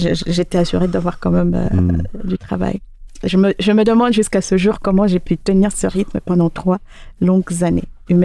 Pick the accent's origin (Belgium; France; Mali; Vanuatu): France; moved away as an adult; Alors je suis partie de la France pour un pays complètement étranger pour moi